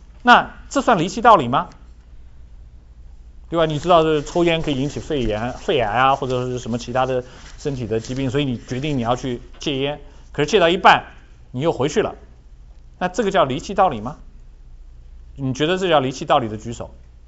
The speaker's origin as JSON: {"language": "Chinese", "country": "China", "said": "有点像我们中国人经常讲的什么一顿饭的功夫，啊，一支烟的功夫"}